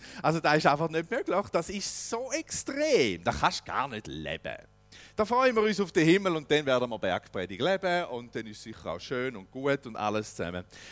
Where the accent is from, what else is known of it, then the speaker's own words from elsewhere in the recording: Weinfelden, Thurgau, Switzerland; Erlen, kleines Dorf im Thurgau, bei Weinfelden in der Nähe. Genau. Und dort bin ich Pastor. Ich bin auch dort aufgewachsen. Das ist meine Heimatgemeinde.